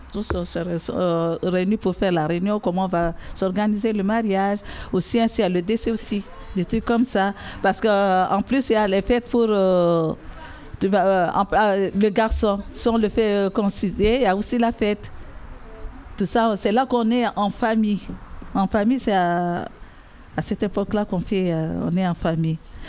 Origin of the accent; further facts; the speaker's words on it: Comoros; Les deux mentalités ici, comme je suis comorienne.